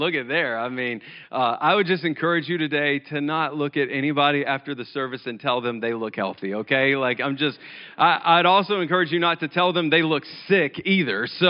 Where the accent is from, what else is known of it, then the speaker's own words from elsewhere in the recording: Memphis, Tennessee, United States; I told you I grew up in Memphis